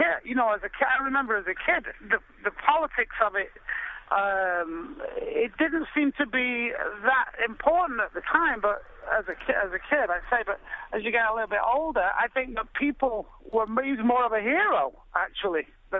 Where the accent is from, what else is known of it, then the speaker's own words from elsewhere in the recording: Manchester, North West England, United Kingdom; now in Brooklyn, United States; I'm in Brooklyn, but I'm from Manchester.